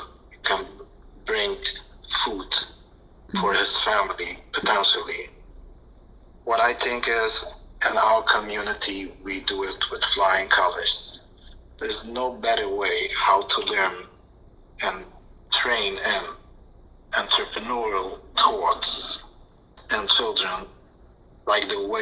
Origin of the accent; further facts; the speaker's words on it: Kiryas Joel, New York, United States; now in Brooklyn, United States; I grew up in Monroe, New York, Kiryas Joel. I lived there since I was little, since I was five.